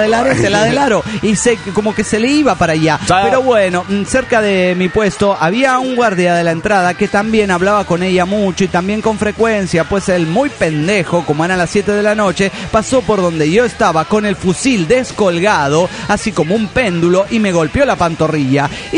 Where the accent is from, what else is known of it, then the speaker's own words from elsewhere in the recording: Caracas, Capital District, Venezuela; de Caracas, Venezuela.